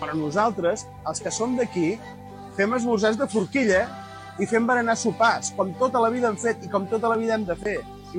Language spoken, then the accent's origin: Catalan; Reus, Catalonia, Spain; I fot-li que som de Reus.